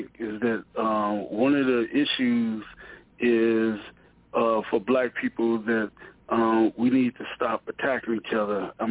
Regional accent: Chicago, Illinois, United States; born there; My father is from Louisiana, and my mother is from Arkansas.

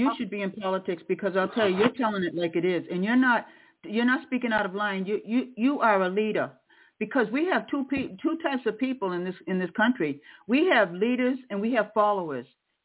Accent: Cape Cod, Massachusetts, United States; I was brought up on Cape Cod, and Cape Cod is definitely not like the city. Cape Cod is like a rural, you might say, community.

